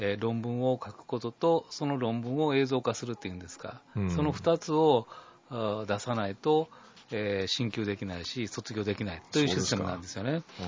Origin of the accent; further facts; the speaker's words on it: Kyoto, Japan; 修学院育ちです。